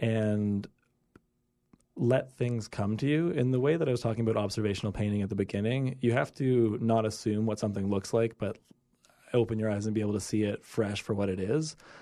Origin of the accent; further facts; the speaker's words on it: Toronto, Ontario, Canada; now in New York, United States; I grew up in Toronto. Now I live in New York.